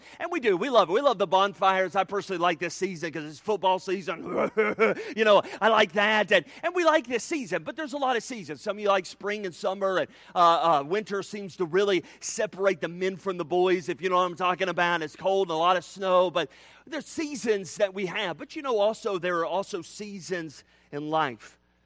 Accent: Charlotte, North Carolina, United States; also born or lived in Tennessee / Alabama; I grew up most of my life in the South. I was born in Tennessee and grew up at the beginning, early stages of my life in Alabama. And then through my teen, preteen, and teen years, I spent it in North Carolina, the Charlotte area of North Carolina.

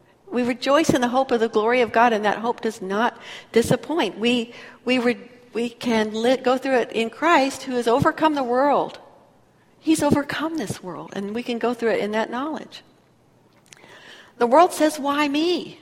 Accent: California, United States; also born or lived in Texas; I will freely admit, I grew up in California and in Texas, where how a woman looks is important.

